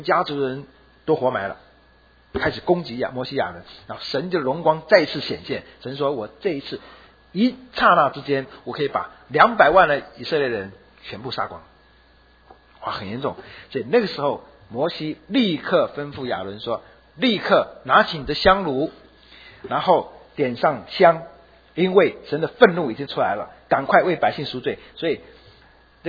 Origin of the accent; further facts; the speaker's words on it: China; 所以看到那些都是我们中国人很熟悉也很好吃的